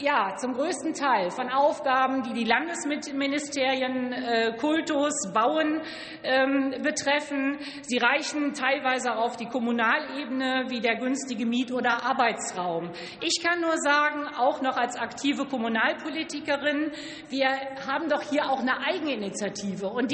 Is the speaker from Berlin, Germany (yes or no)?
no; Lower Saxony, Germany; in meiner Heimat, im Landkreis Oldenburg